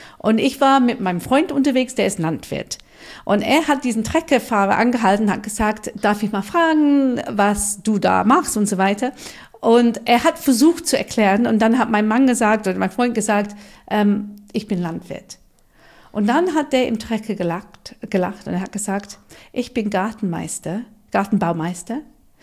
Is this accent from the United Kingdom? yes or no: yes; United Kingdom; German is a second language; now in Germany; ich komme aus Großbritannien